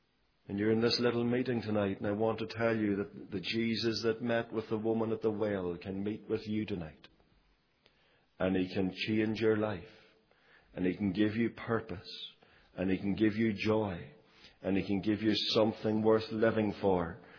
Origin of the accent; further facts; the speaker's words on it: Northern Ireland, United Kingdom; I come from Fermanagh, and I've got my sayings there.